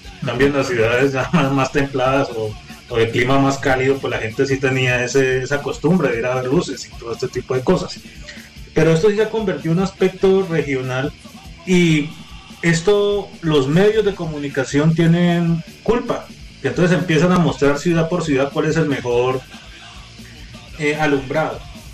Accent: Cali, Valle del Cauca, Colombia; A mí me tocó varias veces, yo soy de Cali

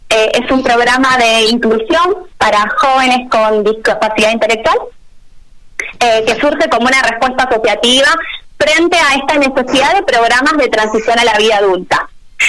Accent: Argentina; now in Colombia; como verán por mi acento, yo soy argentina, y me mudé a Colombia hace 2 años

